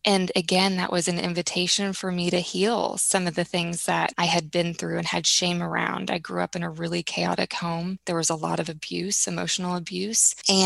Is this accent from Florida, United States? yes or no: no; Tulsa, Oklahoma, United States; I grew up in Tulsa, Oklahoma. We are one of the few Jewish families on the street in our neighborhood